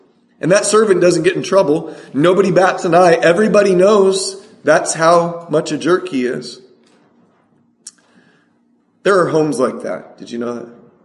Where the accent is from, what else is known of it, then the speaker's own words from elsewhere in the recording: San Diego, California, United States; I grew up in San Diego, California. If I'm ever homeless, I'll tell you guys where to find me.